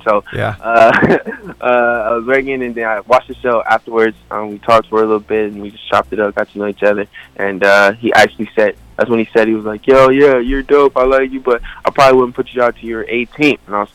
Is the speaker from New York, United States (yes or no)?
no; Bristol, Virginia, United States; My dad had a studio back in my hometown, Bristol, Virginia.